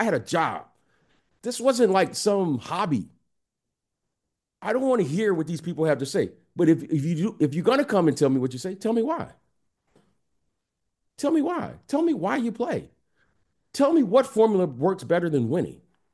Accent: Detroit, Michigan, United States; I'm from Detroit. That's what we do.

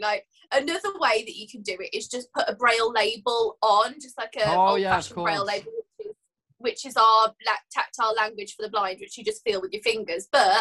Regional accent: Sutton Coldfield, West Midlands, United Kingdom; now in Milton Keynes, United Kingdom; I'm from Birmingham. I'm from the Midlands. Wow. But North Birmingham, somewhere called Sutton Coldfield. That's where I grew up. But now I live in Milton Keynes

